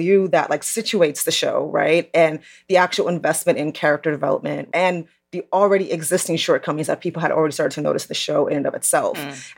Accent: New York, United States; I'm not from the Atlanta area. I'm from New York

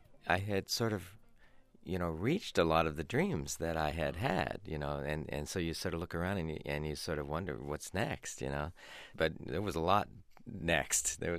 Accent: Los Angeles, California, United States; Growing up in Los Angeles, I was afforded a lot of opportunities.

